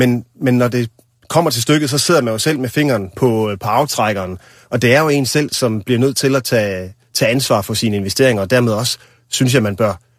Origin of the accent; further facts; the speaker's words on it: North Denmark Region, Denmark; Nu er jeg jo gammel nordjyde og interesserer mig for aktier og privatøkonomi i det hele taget, og aktiehandel. Så da jeg voksede op som teenager i Nordjylland, der begyndte jeg jo også at kigge lidt på aktiemarkedet. Lidt senere, der flyttede jeg så til Aarhus